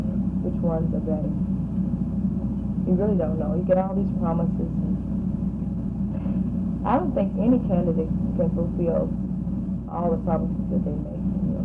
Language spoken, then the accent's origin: English; Hattiesburg, Mississippi, United States; born there; From birth, I was born in Hattiesburg because my mother was staying there.